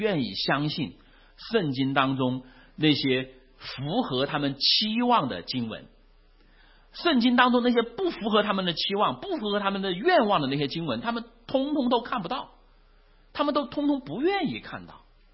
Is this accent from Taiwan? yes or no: no; China; 我大家都知道我来自于中国大陆嘛